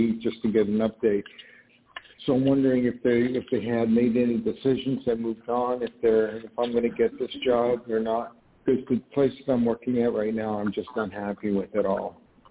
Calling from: New York, United States; I'm calling from New York.

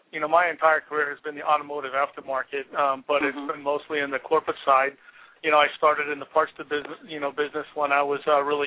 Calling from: Scottsdale, Arizona, United States; I'm calling from Scottsdale, Arizona

